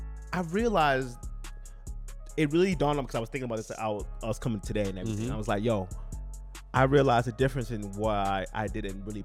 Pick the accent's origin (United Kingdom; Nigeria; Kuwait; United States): Nigeria; because I'm Nigerian